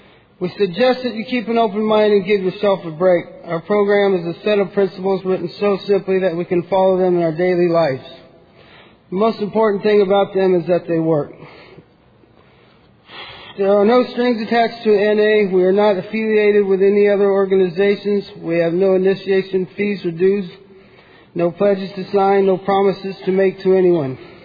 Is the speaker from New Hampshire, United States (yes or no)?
no; Sacramento, California, United States; Hello, family. … I'm an addict from Sacramento, California, attending my first World Convention.